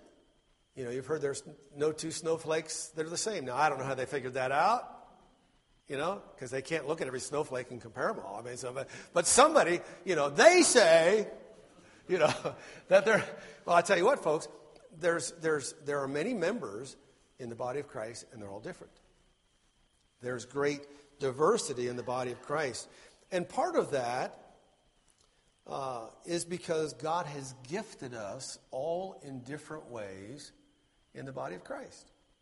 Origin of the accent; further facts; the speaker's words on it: Idaho, United States; When I grew up in Idaho, and if you live in southern Idaho, you irrigate.